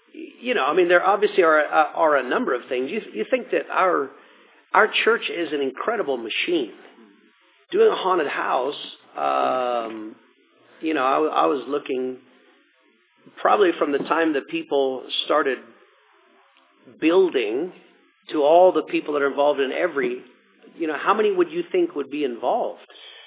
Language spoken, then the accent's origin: English; Australia; moved away; when I came from Australia, rock and roll was my orientation.